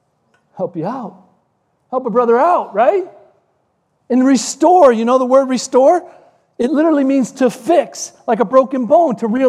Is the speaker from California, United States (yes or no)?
no; Chicago, Illinois, United States; now in Florida, United States; Like, I grew up in Chicagoland. It's cold. That's why I live in Florida.